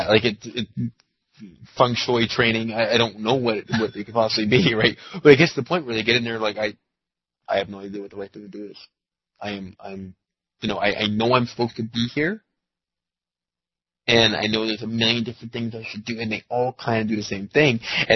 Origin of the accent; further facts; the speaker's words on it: Canada; they expected it being a Canadian.